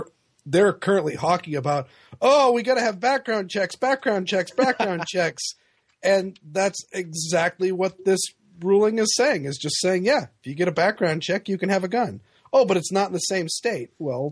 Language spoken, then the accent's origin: English; Massachusetts, United States; places like my home state of Massachusetts